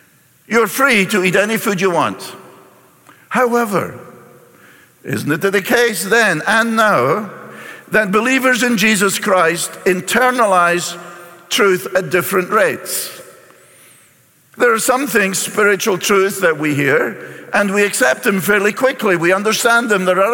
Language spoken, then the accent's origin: English; Scotland, United Kingdom; I was brought up in Scotland